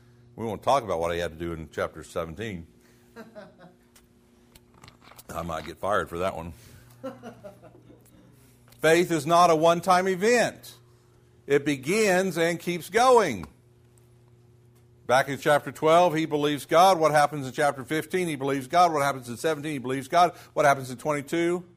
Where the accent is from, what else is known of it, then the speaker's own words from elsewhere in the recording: United States; Because we grew up in America, we believe in a separation of church and state